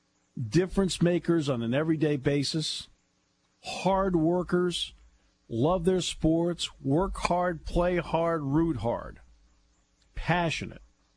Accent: New England, United States; I grew up in New England, and I love New England, but I wouldn't trade this state for anybody.

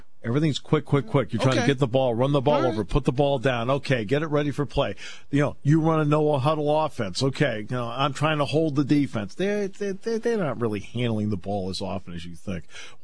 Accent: New England, United States; Everybody knows I grew up in New England.

